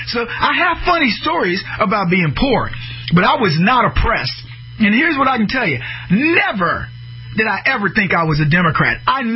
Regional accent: San Antonio, Texas, United States; I grew up in San Antonio, Texas. Mother moved back from New Jersey after I was born because my dad was a heel.

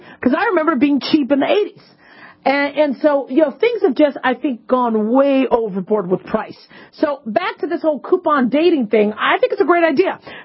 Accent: Las Vegas, Nevada, United States; You know, I grew up in Vegas in the 80s when you would have $3.99 dinners, $2.99 lunch, $1.99 breakfast, right?

